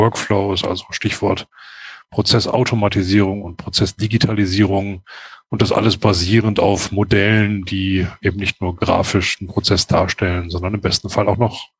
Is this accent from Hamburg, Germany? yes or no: no; North Rhine-Westphalia, Germany; bin ein Kind des Ruhrgebiets